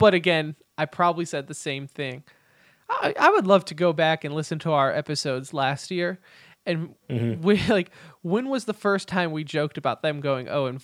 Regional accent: United States; As a red, white, and blue blooded freedom American, that's how I'm going to say it.

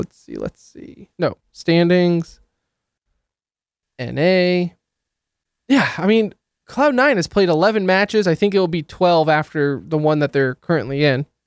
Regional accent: Detroit, Michigan, United States; I'm from Detroit, and I don't think about you ever.

